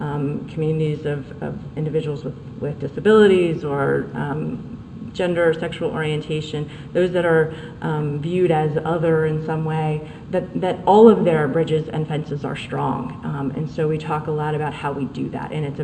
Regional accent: Massachusetts, United States; also born or lived in Minnesota / Delaware; Delaware's a blue state, but I came from Massachusetts and I was trained in Minnesota, so it's blue is relative.

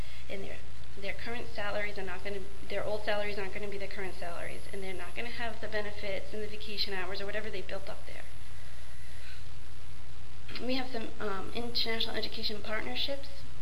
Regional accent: Providence, Rhode Island, United States; This is a picture of my hometown, Providence, Rhode Island.

